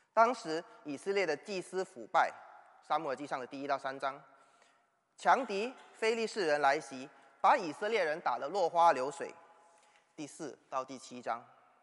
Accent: Singapore; 那我来自新加坡，同样的，新加坡在今年年底九月也会进行投票

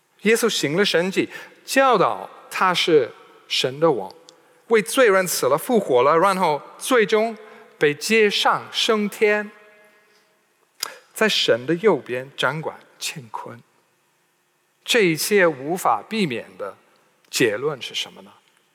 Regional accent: United Kingdom; Chinese is a second language; 对我们英国人来说，这感觉上是翻天覆地的变化，翻天覆地的消息

